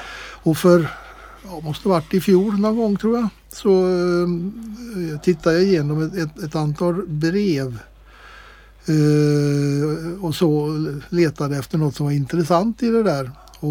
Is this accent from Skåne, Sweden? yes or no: no; Åsarp, Västra Götaland County, Sweden; born there; jag är född i Åsarp, jag bor i Åsarp, så jag är inte Falköpingsbo egentligen, men har ju varit rätt mycket i Falköping. Och har ju bott i Åsarp